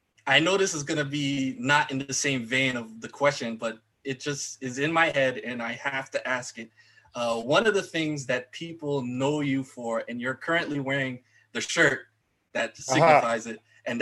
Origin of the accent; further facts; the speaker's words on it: Massachusetts, United States; because, you know, I'm from Massachusetts, I'm a big Red Sox fan.